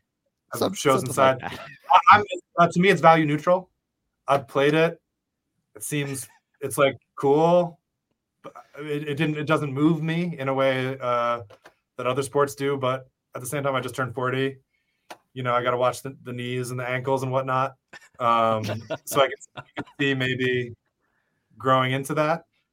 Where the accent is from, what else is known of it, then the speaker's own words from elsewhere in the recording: New Jersey, United States; I'm from New Jersey, like all the greats.